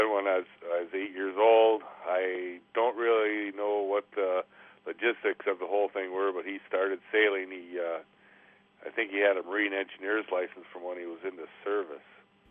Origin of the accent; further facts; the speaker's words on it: Minnesota, United States; also born or lived in Detroit, Michigan; I was adopted there when I was, I think, 9 months old to a family in Minnesota here.